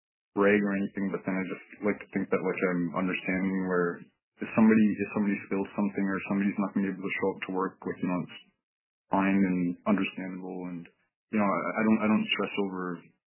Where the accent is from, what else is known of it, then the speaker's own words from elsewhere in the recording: Aklavik, Northwest Territories, Canada; also born or lived in Inuvik; I'm originally from Inuvik, and then I grew up mainly in Aklavik.